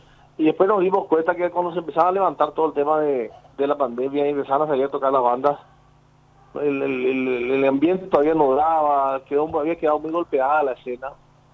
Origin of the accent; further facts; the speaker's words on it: Paraguay; Un saludo a todos los paraguayos a lo largo y ancho de nuestro querido país.